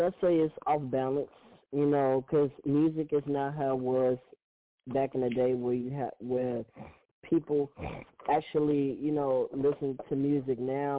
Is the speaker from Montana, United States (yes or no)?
no; Gary, Indiana, United States; And that's when I went out to the C Hall in my hometown of Gary, Indiana, started to play the spare change